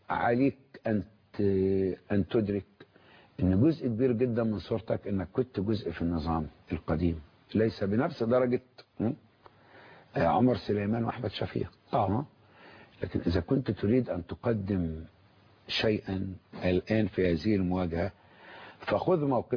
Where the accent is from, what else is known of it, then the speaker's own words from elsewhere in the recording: Egypt; اللي بيننا كمصريين